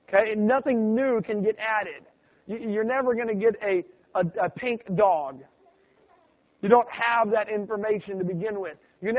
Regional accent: Illinois, United States; born there; But I was born in Illinois, corn country, and they got a lot of different kinds of corn.

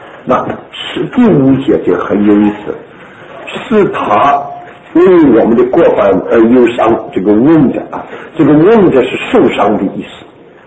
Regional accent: China; now in United States; 美国人对我们中国人说，哎，怎么。我记得我在来美国读美国文学

